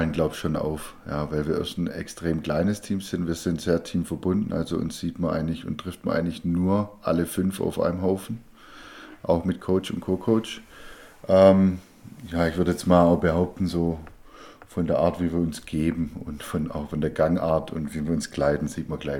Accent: Baden-Württemberg, Germany; Ja, als Schwabe kauft man keine Spätzle, sondern macht sie selber.

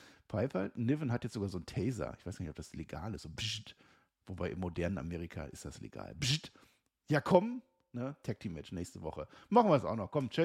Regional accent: Münster, North Rhine-Westphalia, Germany; now in Dortmund, Germany; ich komme aus Münster. Das ist Westfalen. Ich wohne jetzt in Dortmund. Das ist Westfalen.

